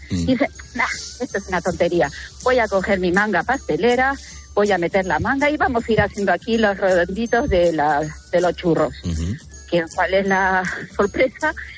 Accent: Peru; now in Cádiz, Spain; Yo soy peruana, pero más española que ninguna.

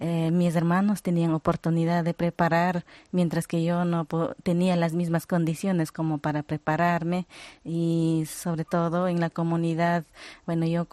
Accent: Palmira, Chimborazo, Ecuador; vengo de Ecuador, de la provincia de Chimborazo, de la parroquia de Palmira, antes conocido como Desierto de Palmira.

